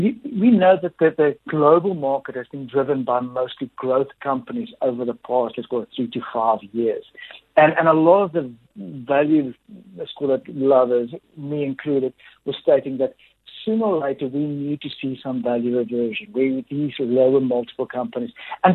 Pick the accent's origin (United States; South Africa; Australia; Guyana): South Africa; So when a company like Robex does well, I feel very, very good as South African, because it means that we are investing in infrastructure in South Africa